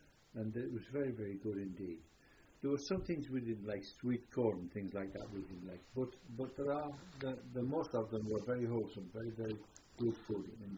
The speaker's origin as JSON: {"language": "English", "country": "United Kingdom", "said": "The USO gave us tickets, and we were looked after as British sailors we were."}